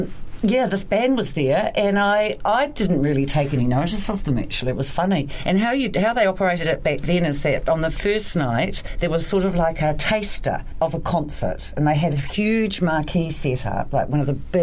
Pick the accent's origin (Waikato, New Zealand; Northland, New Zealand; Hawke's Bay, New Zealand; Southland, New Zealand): Southland, New Zealand; Invercargill; that's where I was from. I was born and raised in Invercargill.